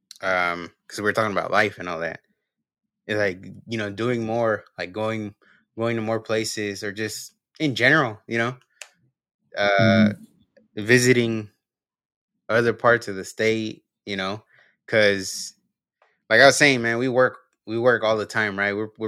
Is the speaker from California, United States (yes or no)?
yes; San Jose, California, United States; growing up in San Jose, by the time it came to, you know, where I had an opportunity to get a house, like I couldn't get one in San Jose. I lived there my whole life